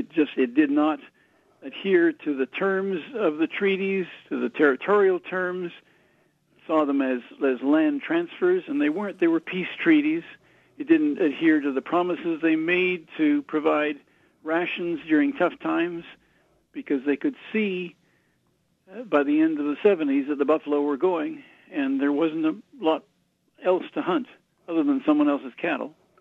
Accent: Western Canada, Canada; I grew up in the West. I grew up with nothing short of contempt for the East.

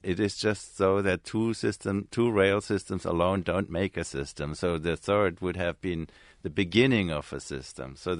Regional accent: Stuttgart, Baden-Württemberg, Germany; my hometown of Stuttgart, we kept these streetcars

